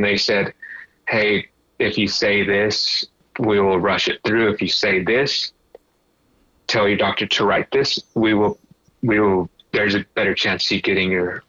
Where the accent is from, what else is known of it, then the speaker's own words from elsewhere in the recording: San Antonio, Texas, United States; I was not even in my hometown when this started. I was in Houston, which is about 3 hours from San Antonio.